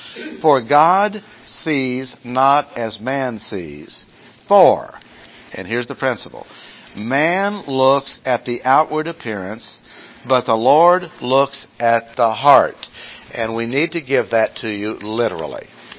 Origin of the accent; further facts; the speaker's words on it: Missouri, United States; Wow, not only Missouri, you're from my town.